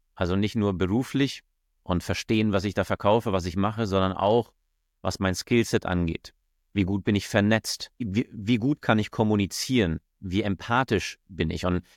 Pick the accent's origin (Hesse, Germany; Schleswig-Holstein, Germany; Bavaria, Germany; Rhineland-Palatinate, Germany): Bavaria, Germany; Munich; born there; gebürtiger Münchner.